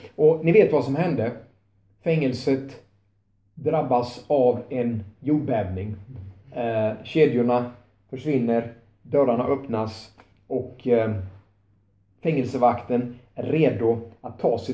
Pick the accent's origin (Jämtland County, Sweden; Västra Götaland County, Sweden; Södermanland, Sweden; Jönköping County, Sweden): Jönköping County, Sweden; Tranås; Det jag kommer ifrån, Tranås, så var det en tältkampanj där 1972.